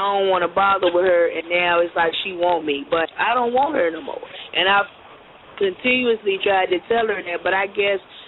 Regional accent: South Carolina, United States; I'm from South Carolina. I don't do all that shit

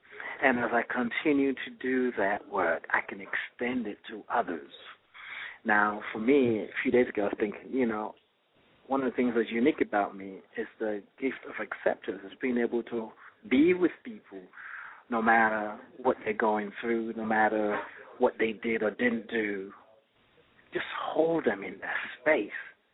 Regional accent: Nigeria; now in United Kingdom; I grew up in Nigeria, and there's a certain way you speak to an adult.

